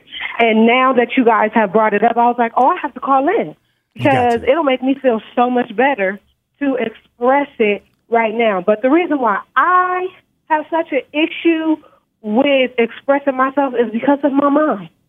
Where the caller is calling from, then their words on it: Nevada, United States; I'm calling from Nevada.